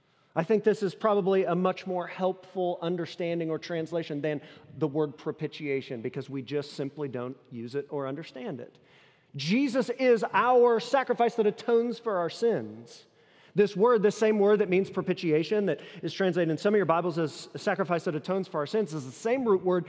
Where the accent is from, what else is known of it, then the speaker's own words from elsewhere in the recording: United States; born there; I'm very happy that I was born in the United States.